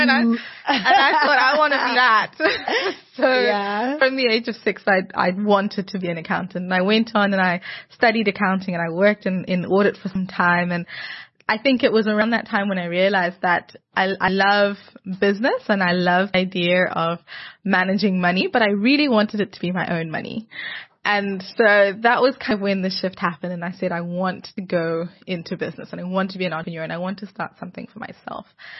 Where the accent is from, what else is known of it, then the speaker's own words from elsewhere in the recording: Zimbabwe; I'm Zimbabwean. Oh, Zimbabwe. I'm born and bred in Zimbabwe. Yes. Proud Zimbabwean.